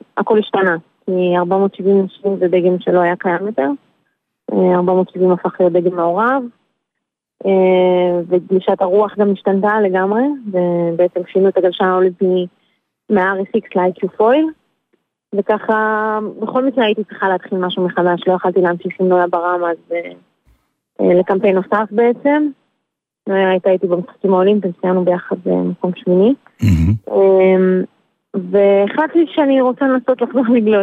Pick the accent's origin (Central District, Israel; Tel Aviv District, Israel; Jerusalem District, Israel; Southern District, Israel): Southern District, Israel; Eilat; כן, אני אלעתית.